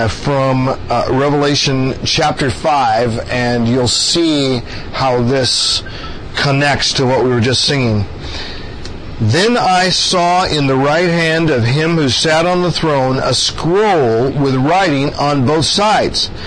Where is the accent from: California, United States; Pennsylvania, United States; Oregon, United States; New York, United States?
Oregon, United States; Portland; this is my wife Nancy, and we're from Portland, Oregon